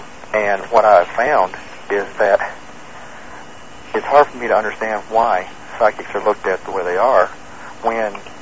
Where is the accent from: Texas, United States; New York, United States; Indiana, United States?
Texas, United States; I grew up in Texas. I lived in the South just about my whole life.